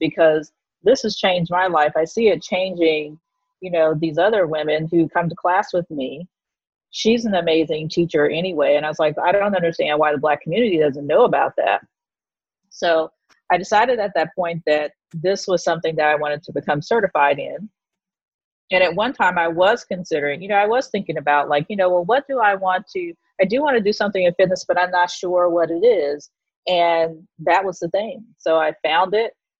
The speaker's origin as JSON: {"language": "English", "region": "Texas", "country": "United States", "moved": "as an adult", "lives_now": "New York, United States", "said": "So I'm originally from Texas, the great red state of Texas. I don't think I need to give any more description about it, but I moved here to New York City in 1999."}